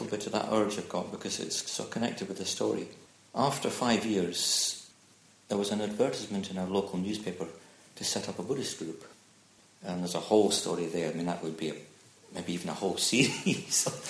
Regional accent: Dundee, Scotland, United Kingdom; also born or lived in Aberdeen; Still in my second hometown. I was born in Aberdeen but then moved to Dundee.

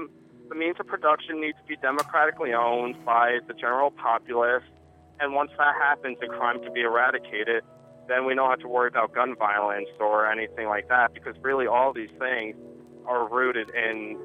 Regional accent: New Brunswick, New Jersey, United States; I'm from New Brunswick.

